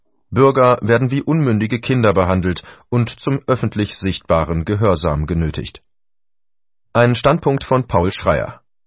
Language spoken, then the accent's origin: German; Mecklenburg-Vorpommern, Germany; so auch meine Heimat Mecklenburg-Vorpommern